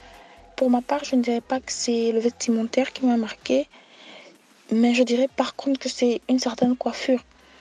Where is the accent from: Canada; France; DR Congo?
DR Congo; Et ce n'est pas parce que je suis congolaise que j'apprécie cette coiffure, non.